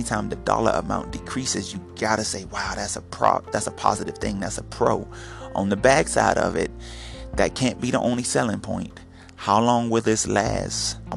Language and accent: English; Jackson, United States; Shoot, I'm from Jackson. I left Jackson to come here because of a scholarship